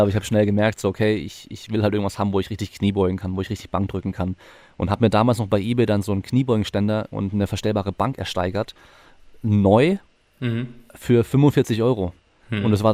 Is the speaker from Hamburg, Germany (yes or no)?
no; Freiburg, Baden-Württemberg, Germany; ich komme ursprünglich aus Freiburg sogar, aber ich war jetzt gerade im Norden.